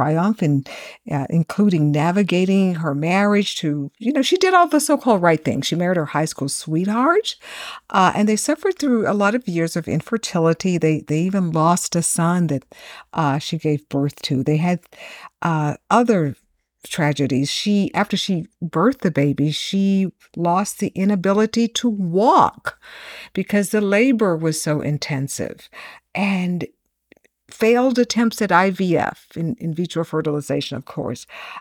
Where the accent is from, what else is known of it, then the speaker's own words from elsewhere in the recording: Texas, United States; also born or lived in Tennessee; But I grew up in Texas, as many of you know, and also lived a while in Tennessee.